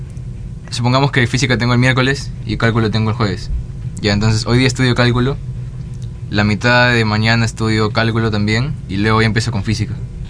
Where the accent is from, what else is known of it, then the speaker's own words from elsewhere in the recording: Chincha Alta, Ica, Peru; now in Lima, Peru; Sí, soy de Chincha.